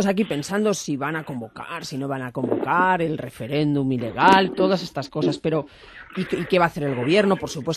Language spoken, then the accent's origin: Spanish; Catalonia, Spain; a mí como catalana me preocupa